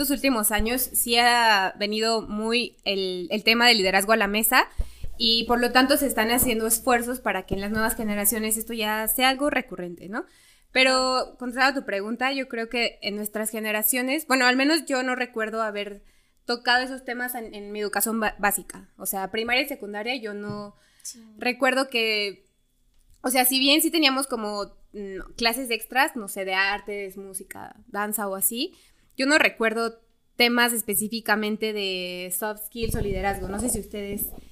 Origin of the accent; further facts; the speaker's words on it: San Felipe, Guanajuato, Mexico; Yo soy de San Felipe, Guanajuato